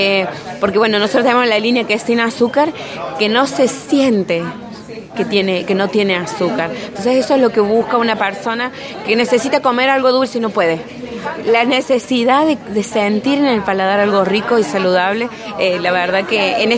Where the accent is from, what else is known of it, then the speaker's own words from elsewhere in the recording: Córdoba, Argentina; Es una empresa familiar, somos de Córdoba Capital